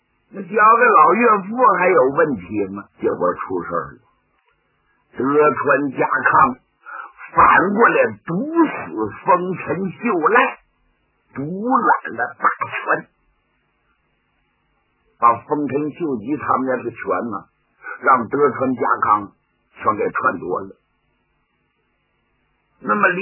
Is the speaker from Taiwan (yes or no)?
no; Northeast China, China; 我们东北人85%以上都是山东和河北的老家，那祖籍都是那边，都是逃荒下关东到这边来的。